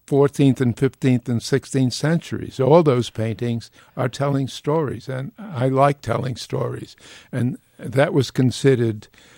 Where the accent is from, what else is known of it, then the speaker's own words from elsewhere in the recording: Bronx, New York, United States; growing up in the Bronx, you didn't have any role models for class.